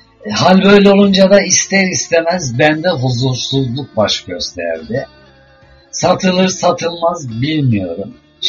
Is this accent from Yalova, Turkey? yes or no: no; Ankara, Turkey; Biliyorsunuz doğma büyüme Ankaralıyım.